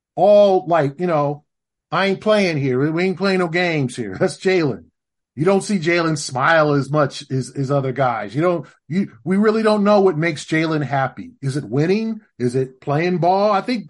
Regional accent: Los Angeles, California, United States; And people ask me a lot, being born and raised in Los Angeles

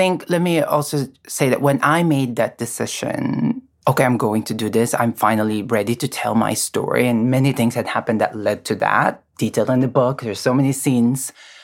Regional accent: Philippines; I'm born and raised in the Philippines. This is a country and culture that have a long history of gender fluidity.

